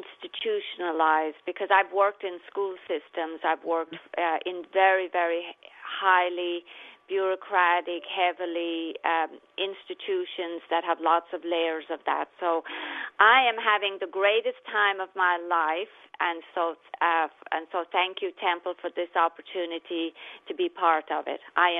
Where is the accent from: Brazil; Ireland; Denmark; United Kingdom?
Ireland; now in United States; when I was growing up in Ireland